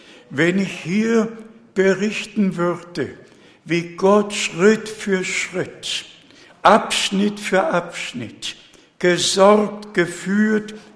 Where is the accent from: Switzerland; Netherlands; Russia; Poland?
Poland; Pomeranian Voivodeship; born there; ich bin ja in Westpreußen geboren, im Gau Danzig geboren, heute gehört zu Polen. Und wenn ich daran denke, auf einem großen Bauernhof, kein elektrisches Licht, kein Wasser